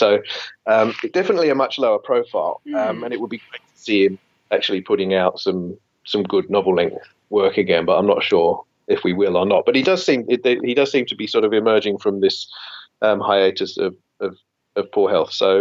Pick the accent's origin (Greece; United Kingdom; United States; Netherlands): United Kingdom; England; moved away as an adult; now in Australia; I was born and raised in England and came to Australia in my mid-20s. So I've kind of had close to half and half life in both places.